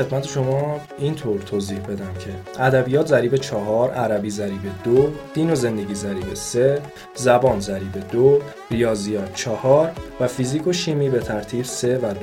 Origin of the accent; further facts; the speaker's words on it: Hamadan, Iran; یه تبلیغ برای شهر خودم به همدان هست بکنم